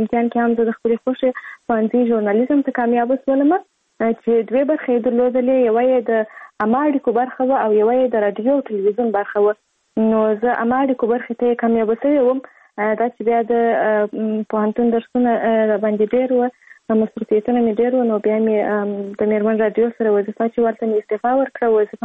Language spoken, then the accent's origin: Pashto; Kandahar, Afghanistan; زه په کندهار ولایت کې زیږیدلی یم او اوس په فعال هم په کندهار ولایت کې اوسېږم